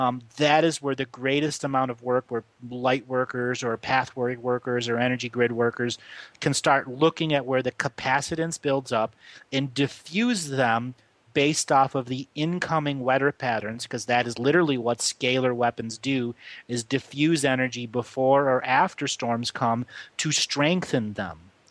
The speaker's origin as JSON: {"language": "English", "region": "Ohio", "country": "United States", "tie": "born or raised there", "said": "I grew up in Northeast Ohio, and I lived next to the Cuyahoga, the Chagrin River, all of the Geauga counties."}